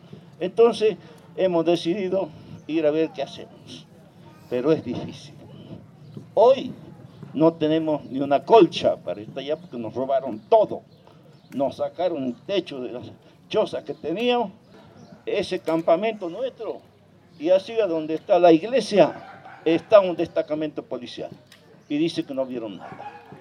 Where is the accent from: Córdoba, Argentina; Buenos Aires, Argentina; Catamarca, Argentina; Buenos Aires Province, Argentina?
Catamarca, Argentina; Choya; Yo soy de Choya